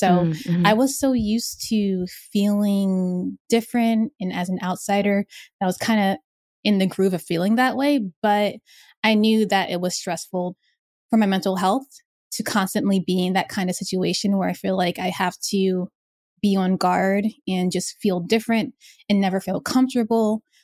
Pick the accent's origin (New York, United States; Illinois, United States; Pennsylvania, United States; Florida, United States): Pennsylvania, United States; I grew up in the outside of Philadelphia. So to get more city experience and just to have a nice little change of pace, I moved to Philadelphia and went to Drexel University.